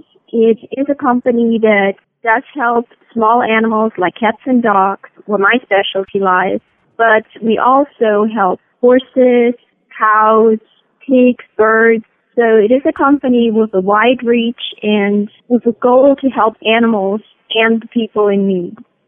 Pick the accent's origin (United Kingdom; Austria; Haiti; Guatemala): Austria; Salzburg; English is a second language; moved away as an adult; now in United States; I'm an Austrian native. I grew up in Salzburg. Maybe familiar with Salzburg from The Sound of Music.